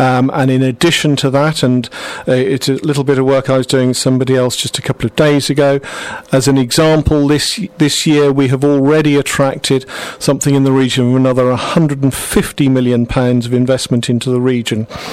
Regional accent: South West England, United Kingdom; and I grew up in Somerset, I remember first commuting into Bristol some 30 years ago.

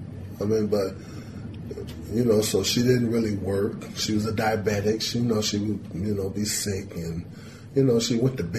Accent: Chicago, Illinois, United States; So she took me from the New York State prison and brought me to Chicago, mm-hmm. where I grew up in Chicago.

